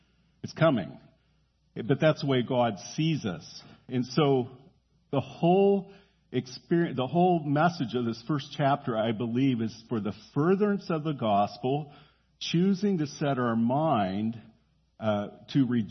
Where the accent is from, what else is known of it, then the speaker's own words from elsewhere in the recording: the South, United States; In the North, you can't get an amen for nothing. I'm from the South, and boy, you can get them like that.